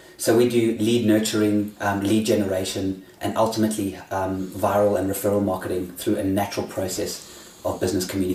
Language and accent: English; South Africa; I am South African. I mean, my business was here for 15 years.